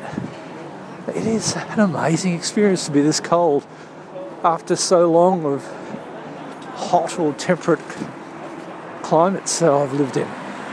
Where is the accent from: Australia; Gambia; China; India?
Australia; Toowoomba, Queensland; One of the coldest experiences of my life was growing up in Toowoomba